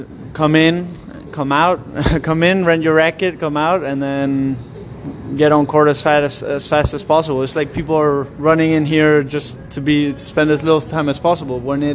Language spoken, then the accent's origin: English; Madrid, Community of Madrid, Spain; English is a second language; So I'm from Madrid. The main city, capital city of Spain.